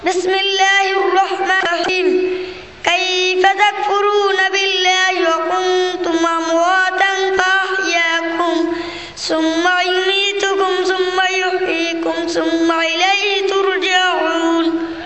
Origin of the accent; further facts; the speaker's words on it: Kuakata, Barisal Division, Bangladesh; আমার বাড়ি কুয়াকাটা পটুয়াখালী, আমি অত্র মাদ্রাসায় তৃতীয় শ্রেণীতে পড়ি।